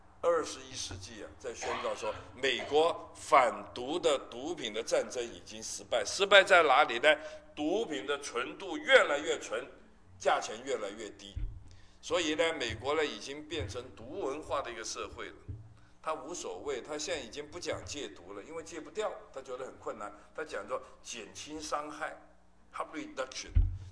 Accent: Hong Kong; 从小我在香港长大，十二三岁了就出来鬼混

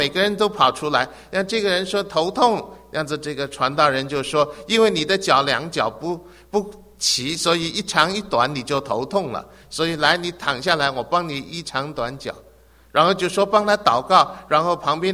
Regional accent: Hong Kong; 她是我小的时候在香港的教会的主日学老师

